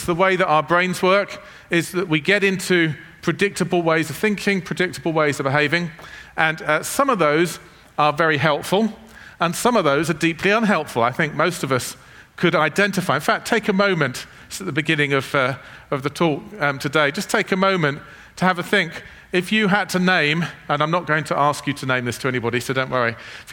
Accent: England, United Kingdom; As an English person, one of the habits that the entire nation I come from has is that we drink tea all the time.

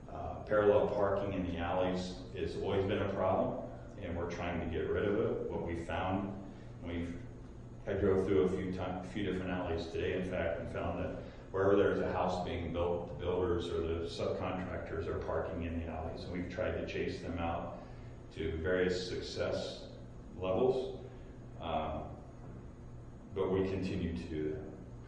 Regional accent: Linden, Ohio, United States; through my lifetime, I've looked at older urbanism communities, like I grew up in Linden

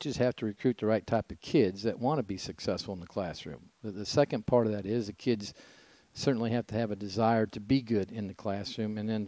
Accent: Dixon, Illinois, United States; No, I'm originally from Dixon, Illinois, which is 100 miles west of Chicago.

